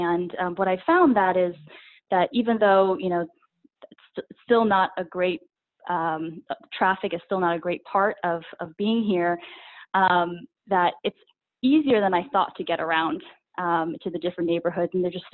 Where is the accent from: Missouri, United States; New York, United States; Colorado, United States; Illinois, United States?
New York, United States; now in Los Angeles, United States; Well, I grew up in New York in upstate, and been, you know, over the last couple of years, very bi-coastal.